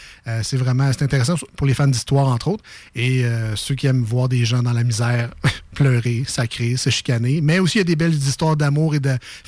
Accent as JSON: {"language": "French", "town": "L'Ange-Gardien", "region": "Quebec", "country": "Canada", "said": "je retourne chez nous à l'Ange Gardien tantôt"}